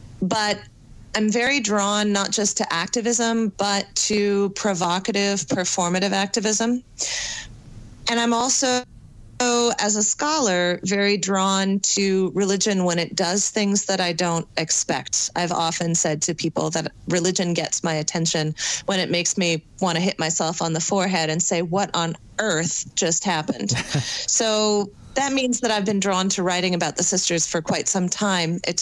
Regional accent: California, United States; The sisters are from my hometown. I'm from the one of the suburbs of San Francisco.

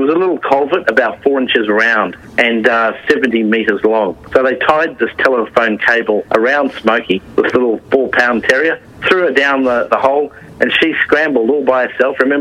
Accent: Queensland, Australia; for me being a Queenslander too

